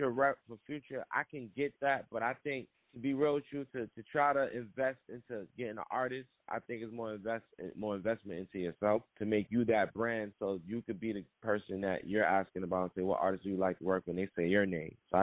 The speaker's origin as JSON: {"language": "English", "town": "Queens", "region": "New York", "country": "United States", "said": "I want to let people know that I'm from Queens, no matter where I'm at."}